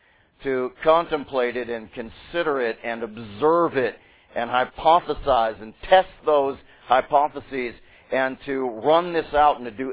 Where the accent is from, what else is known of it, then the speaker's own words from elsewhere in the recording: Pittsburgh, Pennsylvania, United States; born there; also born or lived in Massachusetts; I was born in the Pittsburgh area, went to Massachusetts for 3 years, and then came here.